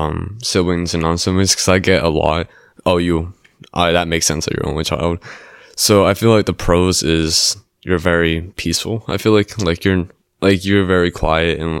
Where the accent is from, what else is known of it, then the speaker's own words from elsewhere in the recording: Huntington Beach, California, United States; I'm from Huntington Beach. My dad's a firefighter. My mom is a nurse